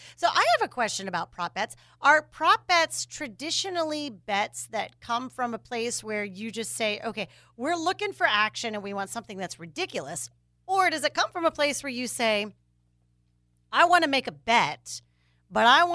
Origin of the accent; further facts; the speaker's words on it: Jacksonville, Florida, United States; the last time you were here in Jacksonville, my hometown